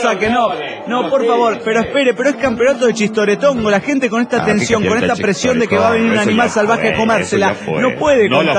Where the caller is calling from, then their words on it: Mexico City, Mexico; del DF mexicano.